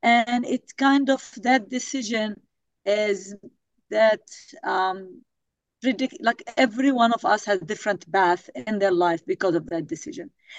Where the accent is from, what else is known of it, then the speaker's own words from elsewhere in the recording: Palestine; English is a second language; now in United States; Whenever I meet anybody, as soon as they ask me from my accent, where are you from, and I say Palestine, right away, I want to tell the whole Palestinian story.